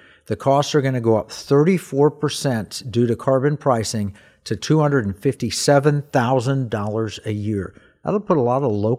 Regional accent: Texas, United States; I'm Texan through and through. Our Oklahoma background, love beef.

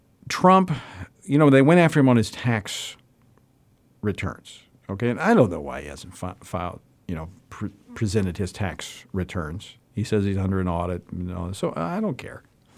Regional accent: Louisiana, United States; which is a cutoff in my home state of Louisiana.

